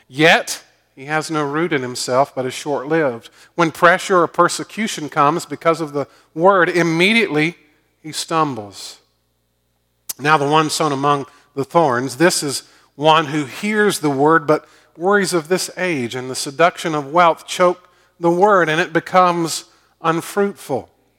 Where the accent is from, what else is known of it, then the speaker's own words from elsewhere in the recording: Augusta, Georgia, United States; Growing up in Augusta and having the opportunity to go to the Masters